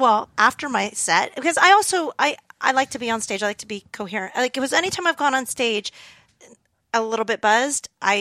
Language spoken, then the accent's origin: English; Canada; now in United States; Yeah, no, I'm Canadian Californian at this point.